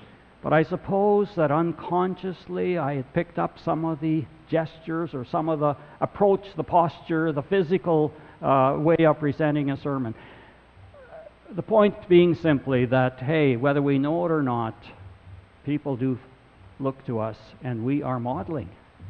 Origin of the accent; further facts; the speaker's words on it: Canada; We're Canadian.